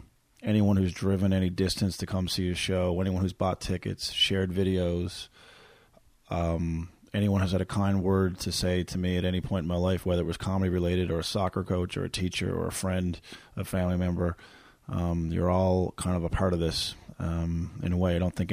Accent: Corner Brook, Newfoundland and Labrador, Canada; Ironically, I was in my hometown of Corner Brook a little over a month ago

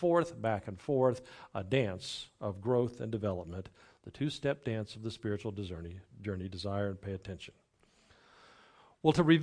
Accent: United States; But I also grew up as an American. And we Americans, we have a way about us.

